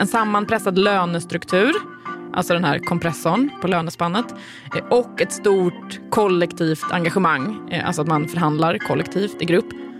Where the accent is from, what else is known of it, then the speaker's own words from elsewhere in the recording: Nacka, Stockholm County, Sweden; Jag är ju också från Nacka.